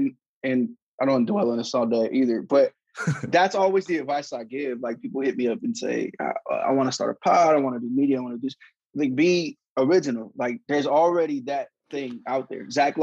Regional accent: California, United States; I'm from Northern California, which made it funny because I used to be in the Bay a lot.

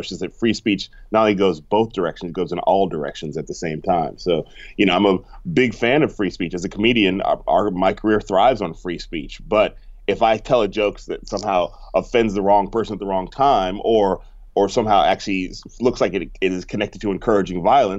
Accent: Berkeley, California, United States; And they say, where are you from? And I say, Berkeley.

